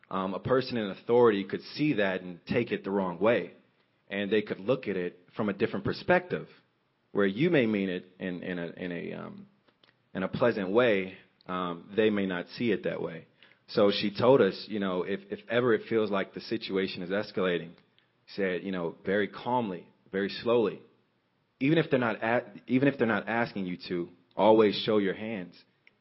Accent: Detroit, Michigan, United States; So growing up in the Detroit area, my mother, she would tell us often, I think I was around 10 years old when we first had the conversation

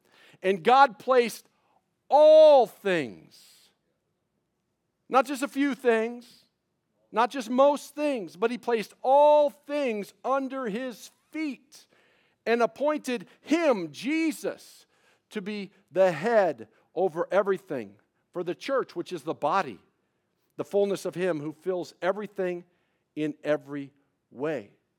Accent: United States; I mean, after all, I'm an American. And Americans, we don't like kings.

